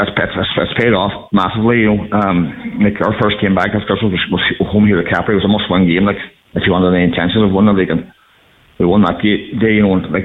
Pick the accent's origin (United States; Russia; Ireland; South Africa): Ireland; Letterkenny, Ulster; I'm originally from Letterkenny